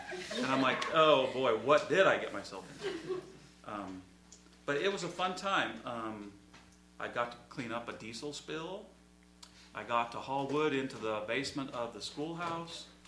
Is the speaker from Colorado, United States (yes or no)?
yes; Colorado, United States; because I grew up in Colorado and I wanted to see what the snow was like here.